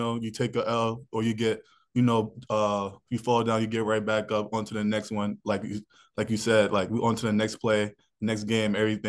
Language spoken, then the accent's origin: English; Staten Island, New York, United States; I grew up playing football in my neighborhood. I live in Staten Island, so I'm from Staten Island.